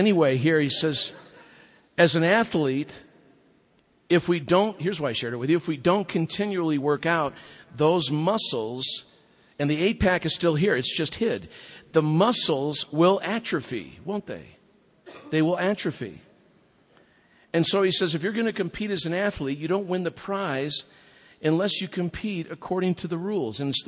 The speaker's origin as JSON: {"language": "English", "town": "Wheaton", "region": "Illinois", "country": "United States", "tie": "born or raised there", "said": "You know, I grew up in Wheaton, Illinois, as I love to call it, the holy city, the Vatican II."}